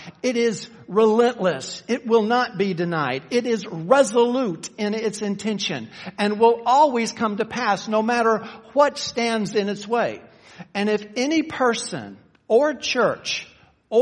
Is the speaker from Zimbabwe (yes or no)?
no; Memphis, Tennessee, United States; Most of you know that Kay and I grew up in Memphis, Tennessee.